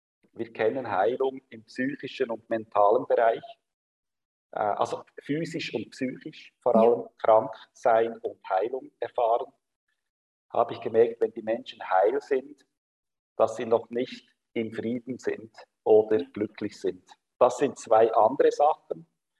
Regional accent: Switzerland; born there; ich bin in der Schweiz geboren.

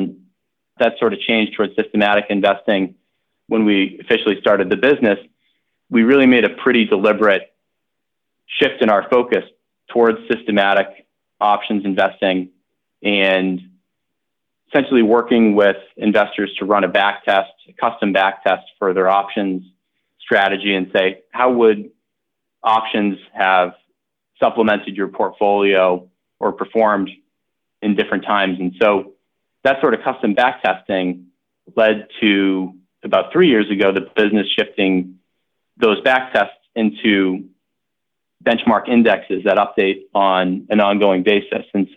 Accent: Boston, Massachusetts, United States; And for some background on myself, I grew up around Boston and, you know, when I was a kid, was really drawn naturally to skiing, ski jumping, and started doing a lot of competitions.

